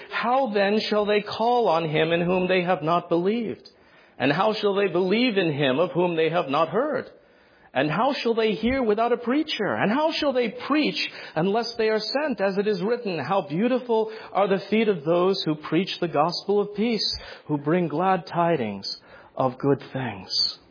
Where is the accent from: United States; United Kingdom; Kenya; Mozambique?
United States; I mean, I'm an American.